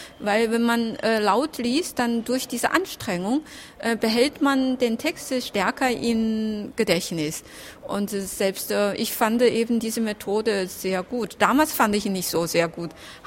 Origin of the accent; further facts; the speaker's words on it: Jiangxi, China; German is a second language; now in Germany; Also ich bin in der Provinz Jiangxi aufgewachsen. Das liegt im Süden, so ungefähr in der Mitte, und hat keine Küste.